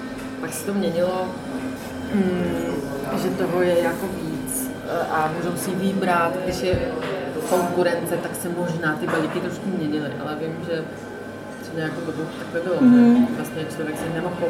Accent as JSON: {"language": "Czech", "region": "Prague", "country": "Czechia", "said": "Myslím, že otázka jsem z Prahy, ta odpověď jsem z Prahy, že je super"}